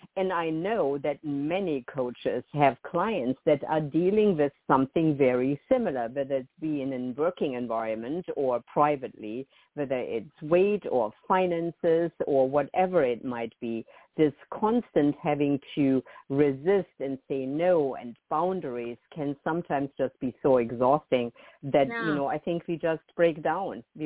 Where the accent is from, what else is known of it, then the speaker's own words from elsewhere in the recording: Germany; I grew up in the German culture, and punctuality is a huge value. Our trains run on time.